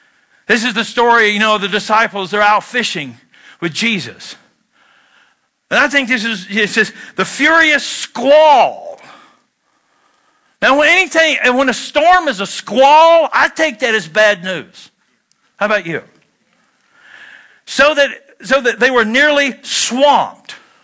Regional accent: Wisconsin, United States; I'm from Barron County, so that's how we roll.

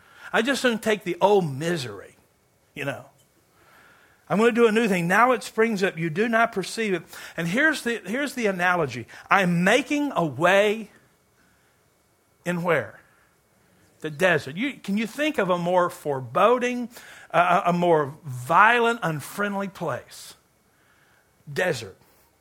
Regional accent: Kentucky, United States; I'm not a big basketball guy, though I'm from Kentucky.

